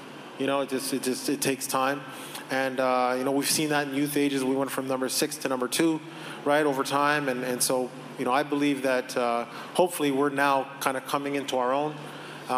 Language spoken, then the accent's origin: English; Canada; for me, just as a Canadian going into that, for me, it was about the strength of our nation